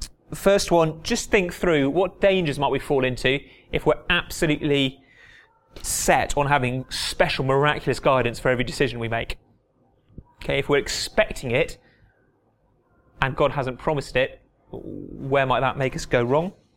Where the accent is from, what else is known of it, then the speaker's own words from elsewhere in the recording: South West England, United Kingdom; When I grew up in Dorset, the Royal Marines are based down there